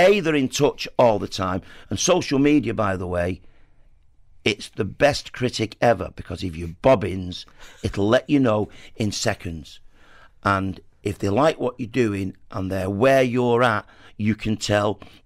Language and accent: English; Salford, North West England, United Kingdom; I'm from Salford.